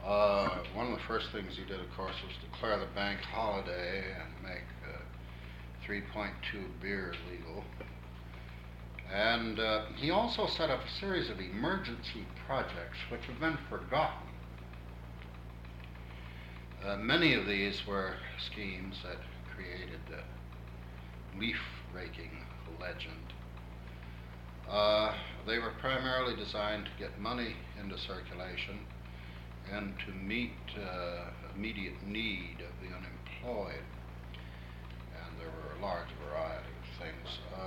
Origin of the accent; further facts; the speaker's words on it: South Bend, Indiana, United States; born there; I was born in South Bend, Indiana, December 22nd, 1905